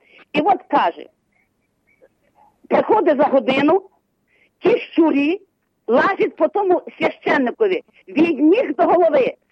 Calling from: Lviv Oblast, Ukraine; Я з Львівщини дзвоню.

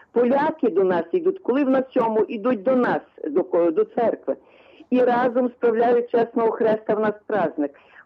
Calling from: Lviv, Lviv Oblast, Ukraine; Я зі Львова вам телефоную

